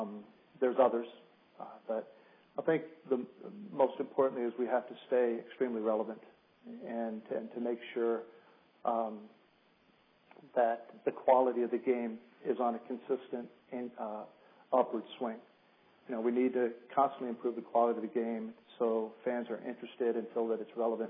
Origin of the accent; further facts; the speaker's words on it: Tennessee, United States; You know, I'm from the South, from Tennessee, and everywhere you drive down there, they've got the number of their favorite driver